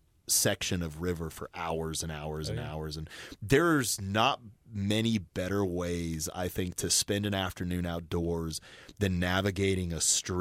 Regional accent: Boise, Idaho, United States; But I was born in Boise, Idaho.

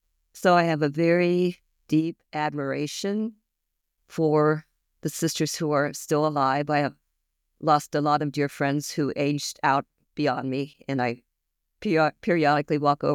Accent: Pittsburgh, Pennsylvania, United States; born there; So anyhow, I was born in Pittsburgh.

